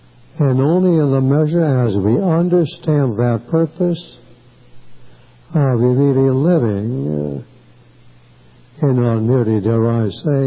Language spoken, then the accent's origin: English; Detroit, Michigan, United States; I come from Detroit.